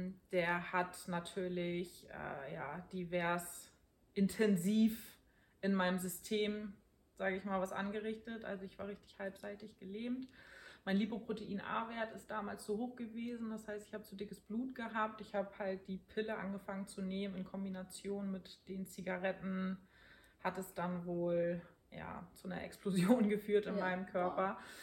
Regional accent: Hamburg, Germany; Ich bin in Schnelsen in Hamburg aufgewachsen mit meinen Eltern zusammen

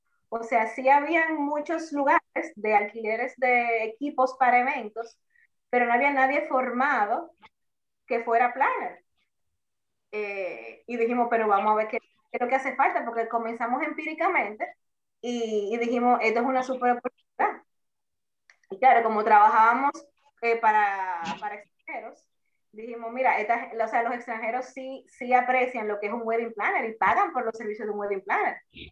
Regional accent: Santo Domingo, Dominican Republic; Yo soy originalmente de Santo Domingo, pero vine aquí a Santa Ana en el 2007.

